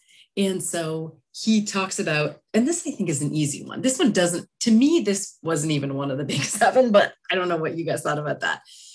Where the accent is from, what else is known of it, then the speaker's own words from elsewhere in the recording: Canada; Personally, as a Canadian socialist, I completely agree with him.